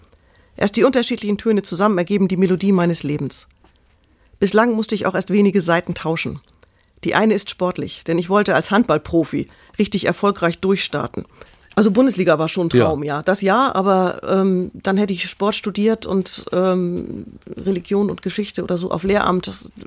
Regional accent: Kiel, Schleswig-Holstein, Germany; now in Elmshorn, Germany; Ich bin in Kiel aufgewachsen, lebe jetzt mit meiner Frau in Elmshorn

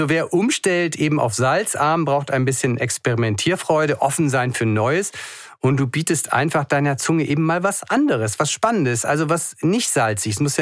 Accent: Hamburg, Germany; Ich auch, ne? Als Hamburger.

